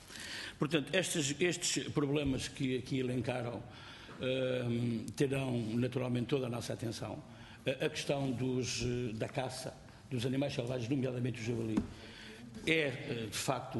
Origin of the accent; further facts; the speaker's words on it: Leiria, Portugal; Eu próprio sou oriundo do Distrito de Leiria e de uma zona caracterizada também pelo minifúndio, portanto, pela pequena propriedade, pela pequena exploração agrícola.